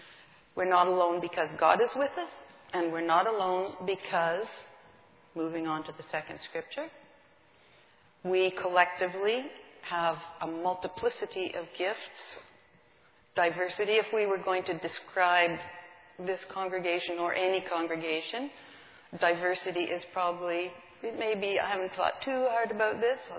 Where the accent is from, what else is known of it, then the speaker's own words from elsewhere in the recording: Canada; But we're Canadian after all